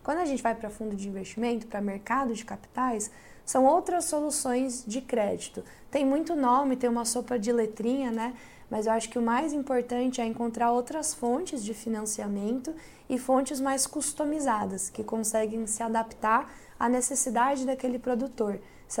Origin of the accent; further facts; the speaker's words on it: Piracicaba, São Paulo, Brazil; born there; now in São Paulo, Brazil; Eu fui nascida em Piracicaba, mas fui para São Paulo há uns 12 anos atrás, me formei lá